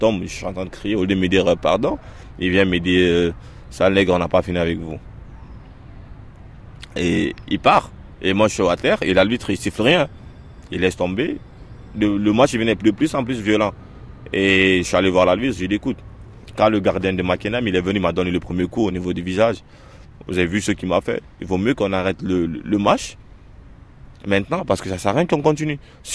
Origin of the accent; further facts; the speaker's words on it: Guinea; now in Strasbourg, France; j'habite sur Strasbourg, j'ai 26 ans, je suis né à Guinée-Conakry. Quand j'étais en Afrique, comme tout gamin, j'aimais le football